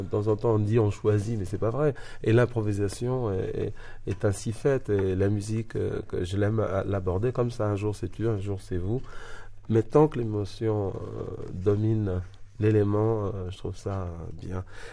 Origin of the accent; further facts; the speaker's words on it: Algeria; Elle ne se situe pas à travers parce que je suis algérien.